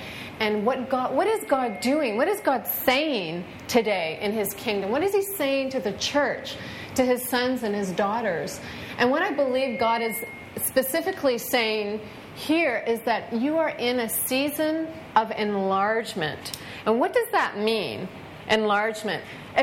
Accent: Toronto, Ontario, Canada; I'm from Toronto

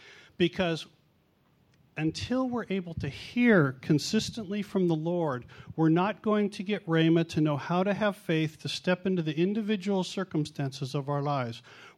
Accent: California, United States; We came from Southern California. They did have earthquakes.

